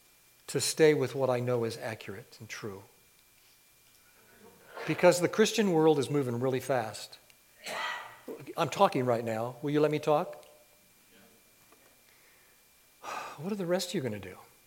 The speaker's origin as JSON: {"language": "English", "country": "United States", "said": "which I'm as American as you are, and I love our nation."}